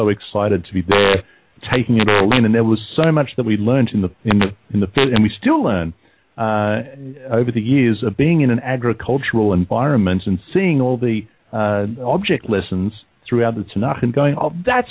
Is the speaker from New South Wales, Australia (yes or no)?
yes; Sydney, New South Wales, Australia; We both came out of Sydney. Both Honey and I, we grew up in Sydney, and when we first moved out to the country, when we got out of the city